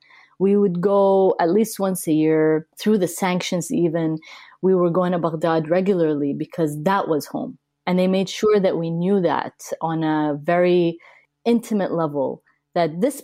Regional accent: Abu Dhabi, United Arab Emirates; I was born in Abu Dhabi. As I was a Gulf baby. My parents left Iraq in 1977. So actually, as much as I feel Iraqi through and through in my soul and in my core, I actually never lived there.

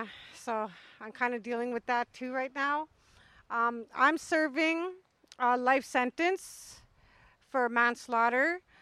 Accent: Winnipeg, Manitoba, Canada; also born or lived in Pine Creek; I'm First Nations from Pine Creek, Manitoba. I grew up mainly in Winnipeg, Manitoba, and I come from the North End. That's where my family is. Basically, I was born and raised in the North End of Winnipeg.

